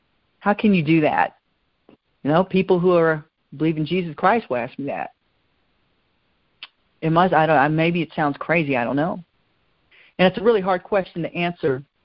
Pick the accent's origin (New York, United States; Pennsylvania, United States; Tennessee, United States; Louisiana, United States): Tennessee, United States; Memphis; born there; I was born in Memphis. I was actually born in the hospital that he died in.